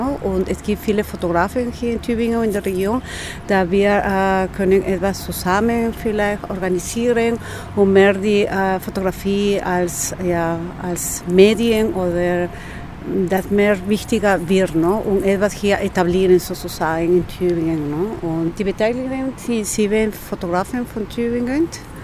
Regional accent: Peru; German is a second language; also born or lived in Spain; now in United States; Ich komme aus Peru. Und ich war in Spanien 5 Jahre gelebt, in den USA hier.

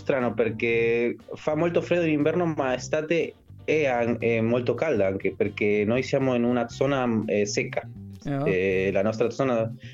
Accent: Trelew, Chubut, Argentina; Italian is a second language; nella mia città, che si chiama Trelew, si trova a 60 km di Puerto Madryn

